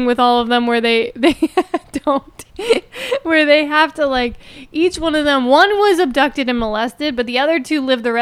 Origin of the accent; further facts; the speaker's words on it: Philadelphia, Pennsylvania, United States; I'm from Philly, so I can't really speak to the Boston.